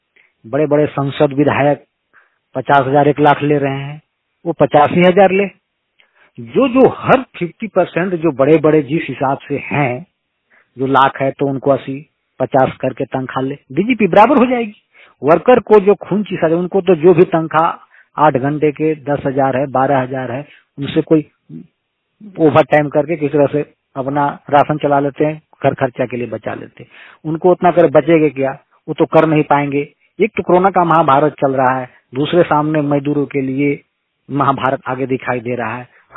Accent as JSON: {"language": "Hindi", "town": "Tugre", "region": "Jharkhand", "country": "India", "tie": "born or raised there", "said": "झारखंड पलामू के तुगरे गांव के निवासी हूं।"}